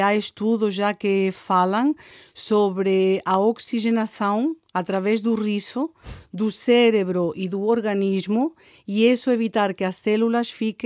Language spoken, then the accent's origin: Portuguese; Spain; Portuguese is a second language; E então é muito difícil perder o sotaque. Não consigo me apanhar-me logo. Chego a um sítio e digo, bom dia. Ah, és espanhola? Sim. É imediato.